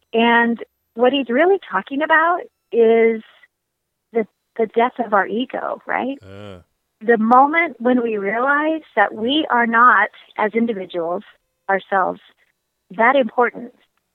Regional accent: Hoxie, Kansas, United States; He, in fact, is from my hometown, which is Hoxie, Kansas.

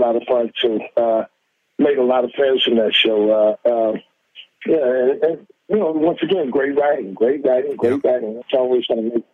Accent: St. Louis, Missouri, United States; But, you know, I'm from St. Louis, man. We do barbecue pretty.

